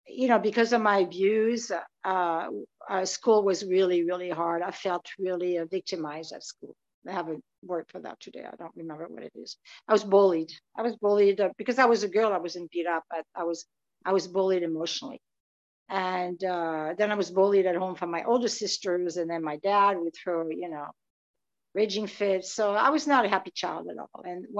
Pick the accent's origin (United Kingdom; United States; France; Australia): France; I grew up in France.